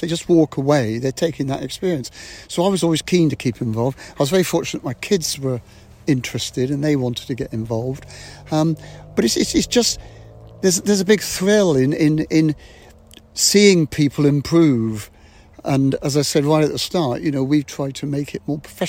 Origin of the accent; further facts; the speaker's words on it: Exeter, South West England, United Kingdom; born there; I was born in Exeter, so I ran for Devon cross country